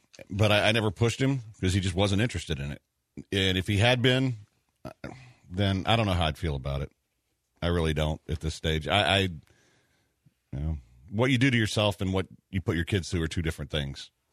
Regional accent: La Marque, Texas, United States; Well, if you didn't play football growing up in Texas, you got assigned a boyfriend.

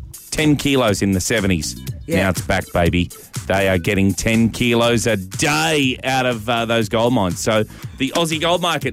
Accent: Stittsville, Ontario, Canada; Hey, man, we come from Stittsville.

